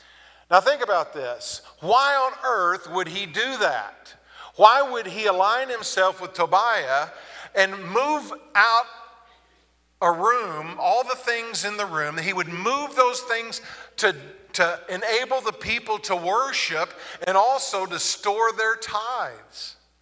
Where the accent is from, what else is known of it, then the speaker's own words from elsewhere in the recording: Texas, United States; And most of you know that I grew up in Texas. I have a mother that loves Westerns.